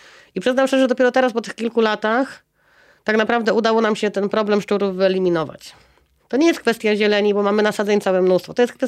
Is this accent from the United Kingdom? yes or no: no; Silesian Voivodeship, Poland; born there; now in Poznań, Poland; Ja jako urodzona Ślązaczka, Hanyska, przyjechałam do Poznania wiele lat.